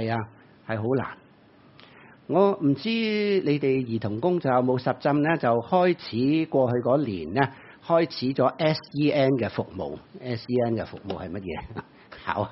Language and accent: Cantonese; China; 你没有想过我们中国人婆媳的关系可能是很论尽